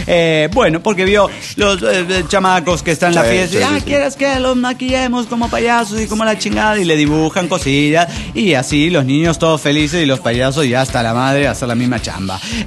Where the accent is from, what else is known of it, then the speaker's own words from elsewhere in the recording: Guadalajara, Jalisco, Mexico; now in Aguascalientes, Mexico; Yo soy originario de Guadalajara y hace un par de años tuve una propuesta de trabajo que me hizo moverme hacia Aguascalientes.